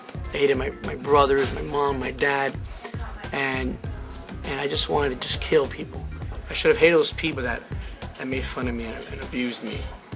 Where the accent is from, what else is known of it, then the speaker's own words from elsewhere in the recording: Brooklyn, New York, United States; As a boy growing up in Brooklyn, I became a person that was filled with hatred.